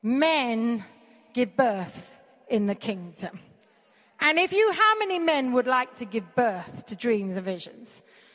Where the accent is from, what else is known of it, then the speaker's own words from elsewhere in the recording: Mumbai, Maharashtra, India; India where I grew up in Bombay